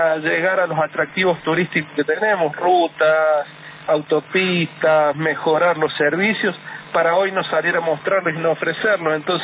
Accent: Merlo, San Luis, Argentina; como soy de Merlo, el turismo tiene una influencia muy importante en nuestra comunidad.

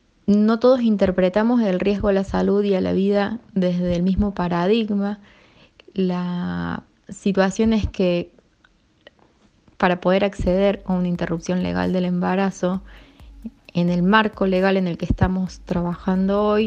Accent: Córdoba, Argentina; Yo vengo de la provincia de Córdoba, que es una provincia con una presencia de grupos antiderechos muy importante

